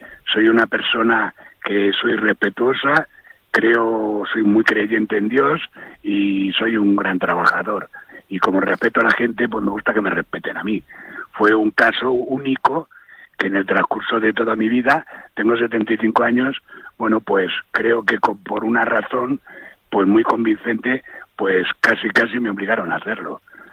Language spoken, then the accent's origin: Spanish; Community of Madrid, Spain; al ser madrileño, pues es de los equipos de Madrid